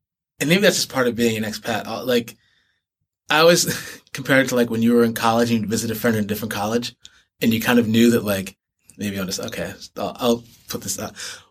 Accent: New York, United States; I think about myself as a New Yorker in the world. And there's always a degree to which I'm always either home in New York or I'm not home

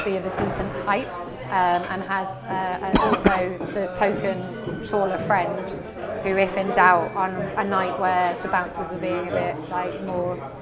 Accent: Liverpool, North West England, United Kingdom; growing up in Liverpool and having the pub and bar scene we did until I moved away.

